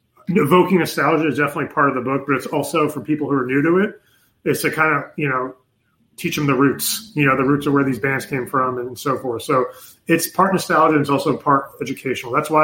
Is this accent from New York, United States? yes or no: yes; New York, United States; moved away; also born or lived in Pennsylvania; But I'm originally from New York, too. Like, yes, another thing we have in common. And then when we moved from New York, we moved to Pennsylvania, a little town, for like maybe a year or half a year.